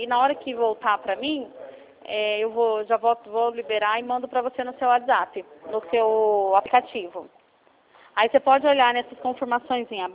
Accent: Campinas, São Paulo, Brazil; Oi, eu sou de São Paulo, Campinas.

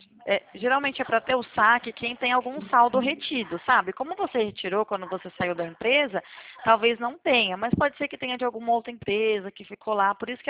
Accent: São Paulo, Brazil; Só que a gente é aqui do interior de São Paulo.

